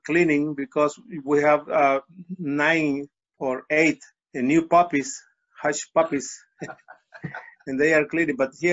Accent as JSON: {"language": "English", "region": "Managua", "country": "Nicaragua", "said": "from Managua, Nicaragua."}